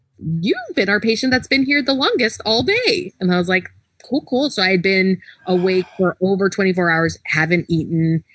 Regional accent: Canada; And I was like, what? This is, and as a Canadian, you know, and we always talk about American medical, right?

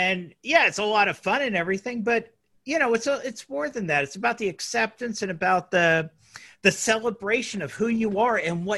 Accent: New Jersey, United States; I'm from New Jersey. See what I did there?

